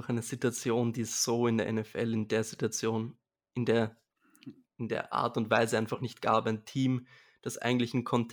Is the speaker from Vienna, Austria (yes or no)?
yes; Vienna, Austria; ich bin aus Wien, also aus Österreich, und beruflich bin ich Sportredakteur bei einem Fernsehsender in Wien.